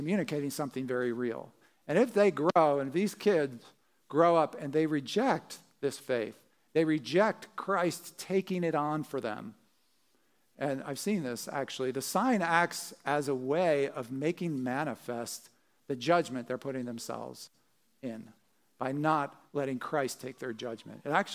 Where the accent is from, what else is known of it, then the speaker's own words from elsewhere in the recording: New Jersey, United States; as I said, growing up in Jersey, we'd go down to the shore, you know, go on these roller coasters.